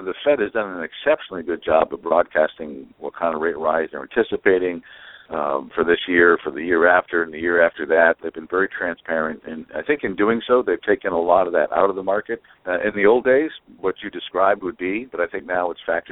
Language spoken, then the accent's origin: English; United States